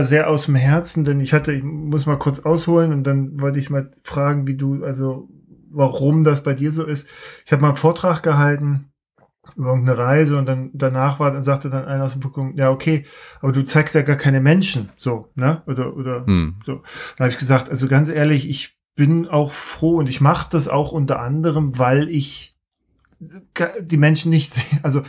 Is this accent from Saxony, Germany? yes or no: yes; Saxony, Germany; Als Sachse, immer, ich nutze jede Gelegenheit.